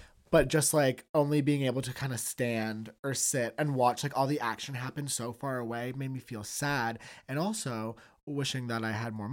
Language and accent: English; Toronto, Ontario, Canada; growing up in Toronto